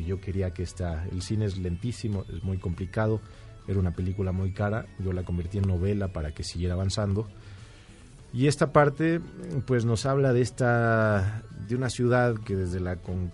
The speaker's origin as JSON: {"language": "Spanish", "country": "Mexico", "said": "nos falta mucha ética hoy en día como mexicanos en todos los aspectos"}